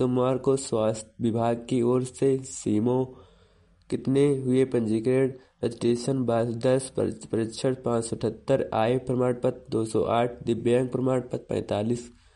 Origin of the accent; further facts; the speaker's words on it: Chitrakoot, Uttar Pradesh, India; मैं चित्रकूट से हूँ।